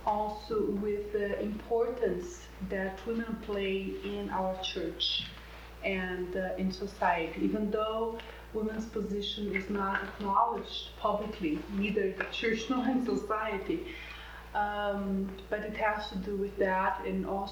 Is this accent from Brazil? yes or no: yes; Brazil; English is a second language; I'm from Brazil, and I'm a professor at Lutheran Seminary there in the city of São Leopoldo, which is right next to the city of Porto Alegre